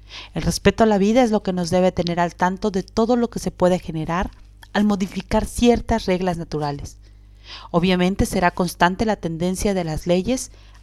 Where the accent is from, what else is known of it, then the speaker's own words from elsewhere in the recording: Mexico; tengo 26 años y soy mexicana.